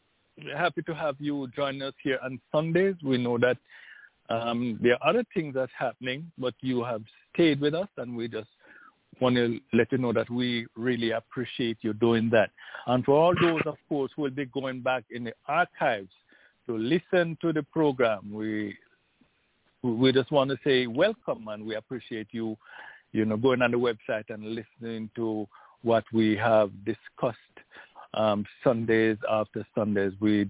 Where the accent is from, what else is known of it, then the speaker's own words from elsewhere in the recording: Jamaica; I'm from Jamaica.